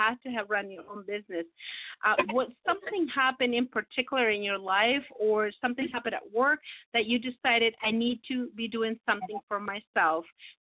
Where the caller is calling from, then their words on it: Toronto, Ontario, Canada; I am calling you from Toronto, Canada.